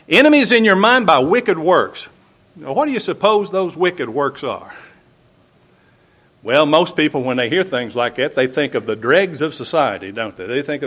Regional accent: Georgia, United States; born there; Heck, I was born in Georgia. I'm in the Bible Belt. In fact, we're the buckle on the Bible Belt.

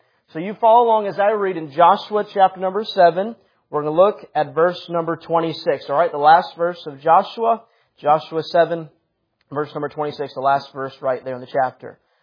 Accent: India; born there; I was born in India. And I've had the opportunity to go back every couple years and take some mission trips.

